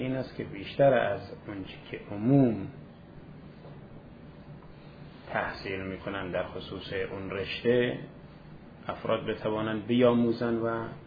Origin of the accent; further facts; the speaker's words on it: Khorasan, Iran; حالا فعلا که ما خراسانیم